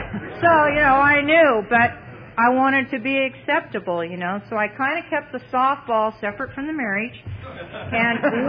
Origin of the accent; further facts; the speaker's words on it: Chico, California, United States; I moved back to Chico after I graduated, moved back to my hometown